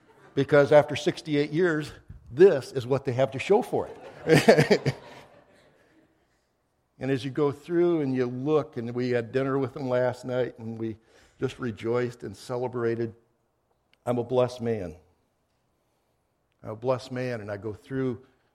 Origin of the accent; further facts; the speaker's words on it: Corunna, Michigan, United States; I was born and raised in Corunna, Michigan. Went to a chapel there, and dad was an elder